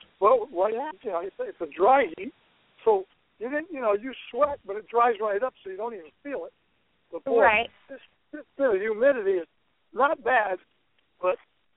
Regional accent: Northeast, United States; Now, normally, see, I grew up in the Northeast, so I was glad to get out here and get away from humidity.

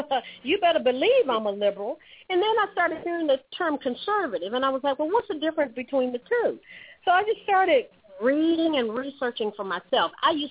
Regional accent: North Carolina, United States; growing up in the Southeast in North Carolina during the 60s and 70s, the late 50s, I was born in the late 50s

